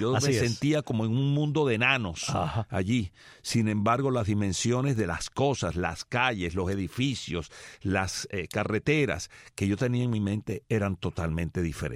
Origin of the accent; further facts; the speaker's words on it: Gaspar, Ciego de Ávila, Cuba; also born or lived in Camagüey; Se casaron en 1948, en 1949 nací yo, pero nací en Camagüey. Regresamos a Gaspar y allí tuve yo toda mi niñez hasta los 11 años.